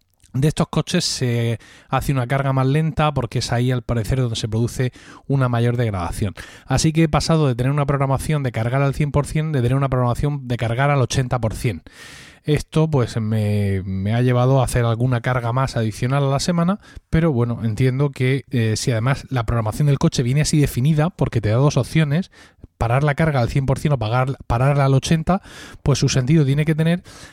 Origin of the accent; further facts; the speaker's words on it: Region of Murcia, Spain; ir a mi pueblo. Mi pueblo está a 36 kilómetros de Murcia